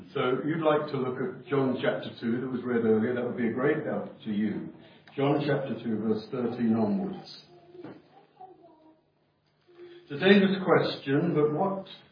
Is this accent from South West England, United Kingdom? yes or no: no; Watford, East of England, United Kingdom; I come from Watford, so we don't get too emotional about anything from Watford when it comes to a winning team.